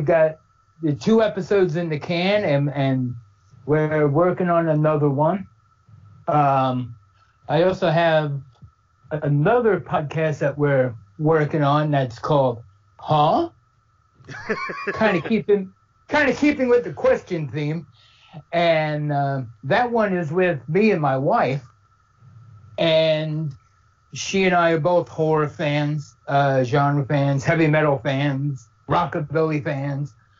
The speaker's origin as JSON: {"language": "English", "region": "New York", "country": "United States", "tie": "born or raised there", "lives_now": "South Carolina, United States", "said": "I live in South Carolina. We grew up in New York together"}